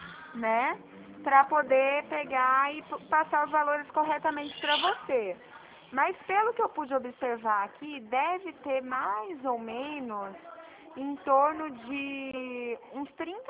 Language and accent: Portuguese; Dracena, São Paulo, Brazil; eu sou de Dracena, aqui do interior de São Paulo